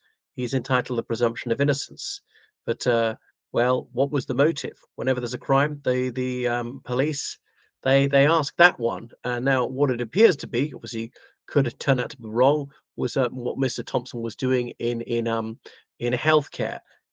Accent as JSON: {"language": "English", "country": "Ireland", "said": "from Ireland."}